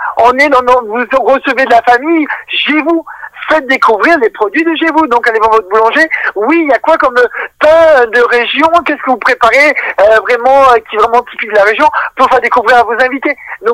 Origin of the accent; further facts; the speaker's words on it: France; vu qu'on est français, il n'y a pas un repas sans fromage.